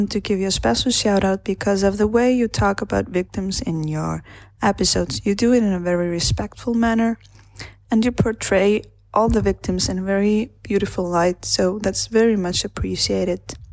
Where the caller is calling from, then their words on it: Iceland; I'm calling from Iceland.